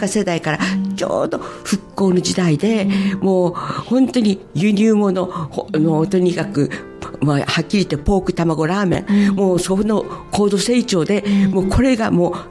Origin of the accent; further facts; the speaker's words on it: Naha, Okinawa, Japan; 那覇生まれ育ちでまず考えられない、はい、アスファルトでもう木もあるかないような、そういうところで育ったんですけど、で今田舎に来て